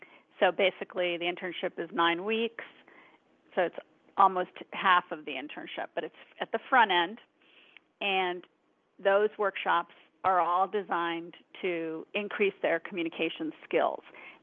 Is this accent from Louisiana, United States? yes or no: no; Washington, District of Columbia, United States; It was a very similar situation to mine, except that I grew up in the Washington area, so I didn't have to fly across the country to go to college.